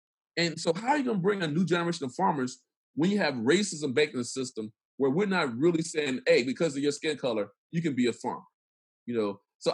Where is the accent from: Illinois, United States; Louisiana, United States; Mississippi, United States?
Mississippi, United States; I'm from Mississippi. Mississippi is an agricultural state, right?